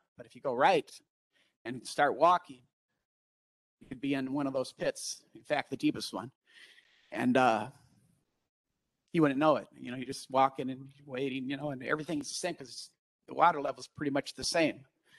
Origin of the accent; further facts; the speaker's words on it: Berea, Ohio, United States; I'm from Berea. 62 years old. I lived in Berea pretty much all my life.